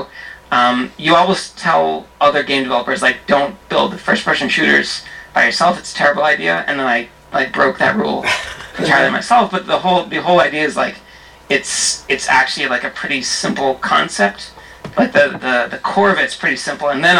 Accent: Boston, Massachusetts, United States; I work, I'm from Boston, and I work next to, or around the Dejaban Studios

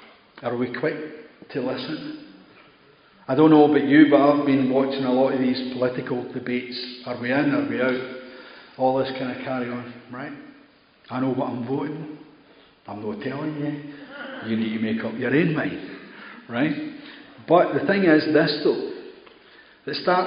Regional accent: View Park, California, United States; I was born and brought up in View Park.

